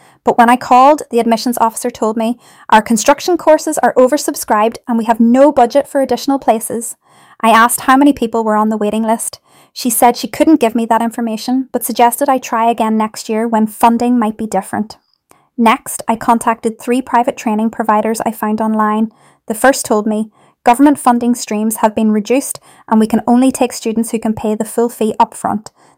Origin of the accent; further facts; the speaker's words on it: London, United Kingdom; I grew up in King's Cross before the glass towers arrived, back when it was still railway yards and council flats.